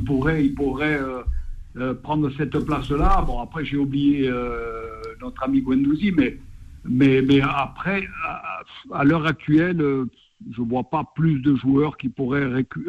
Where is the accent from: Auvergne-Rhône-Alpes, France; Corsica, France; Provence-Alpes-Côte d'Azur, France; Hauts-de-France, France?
Corsica, France; et comme je suis corse, je ne balancerai pas.